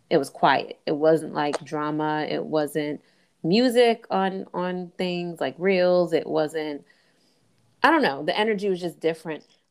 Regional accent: Boston, Massachusetts, United States; because, like I was saying, like, I remember when Facebook debuted in this first year and, you know, I'm from Boston.

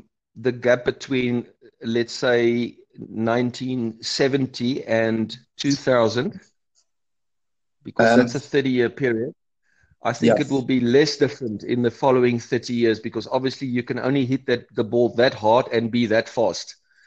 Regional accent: Cape Town, Western Cape, South Africa; now in Johannesburg, South Africa; I grew up in Cape Town, and after my pro career, I built my dream house there on the ocean and living on the beach.

